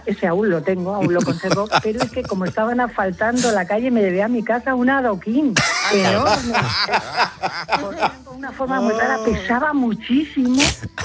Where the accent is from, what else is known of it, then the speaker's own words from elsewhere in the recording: Albacete, Castilla-La Mancha, Spain; now in Cantabria, Spain; Vale, soy una albaceteña que vive en Cantabria.